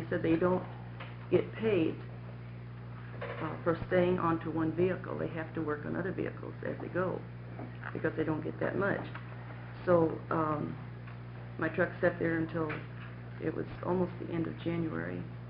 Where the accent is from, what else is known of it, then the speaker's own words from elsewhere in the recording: Ashland, United States; I'm from Ashland